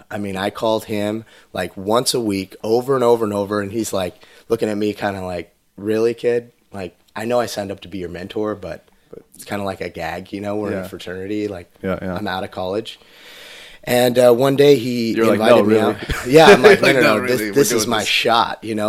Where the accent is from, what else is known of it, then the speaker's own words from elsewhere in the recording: Manteca, California, United States; So I'm originally from Manteca. I grew up on 5 acres, total country boy.